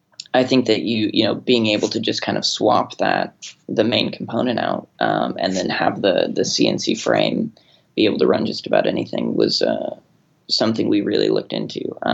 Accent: Grand Junction, Colorado, United States; moved away as an adult; now in United Kingdom; Yeah, I'm from Colorado, actually. The western slope of Colorado, a little town called Grand Junction.

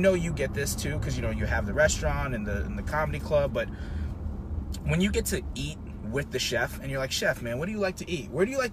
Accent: New York, United States; I'm a kid from New York, New Jersey. I didn't come from this good high-end food. I came from, like, mother's cooking, Filipino, Puerto Rican food.

